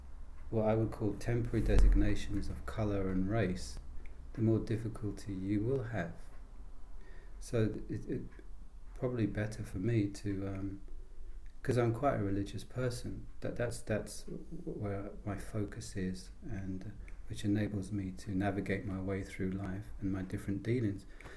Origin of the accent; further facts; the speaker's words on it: London, United Kingdom; now in Edinburgh, United Kingdom; I grew up in London myself